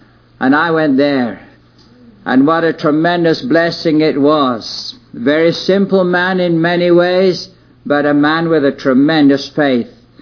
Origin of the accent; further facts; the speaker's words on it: England, United Kingdom; I was from England, a Methodist.